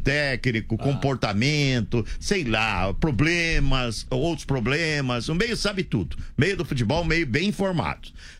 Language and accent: Portuguese; Sorocaba, São Paulo, Brazil; Isso na minha terra, na Sorocaba, é liquidação.